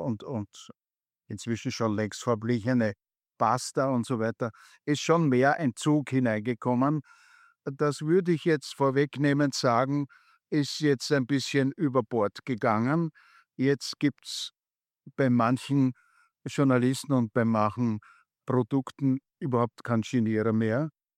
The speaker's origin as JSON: {"language": "German", "region": "Vienna", "country": "Austria", "tie": "born or raised there", "said": "bin geborener Wiener, auch ein geeichter Wiener"}